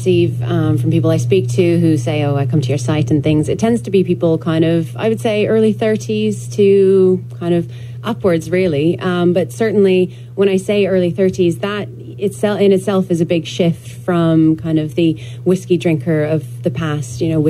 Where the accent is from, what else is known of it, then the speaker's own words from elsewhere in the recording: Canada; now in United Kingdom; I've been in the UK for just over 7 years now, but I am Canadian by background